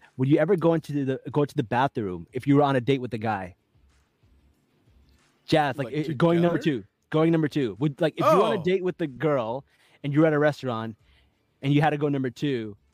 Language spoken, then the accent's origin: English; New York, United States; I'm sorry. I'm from New York.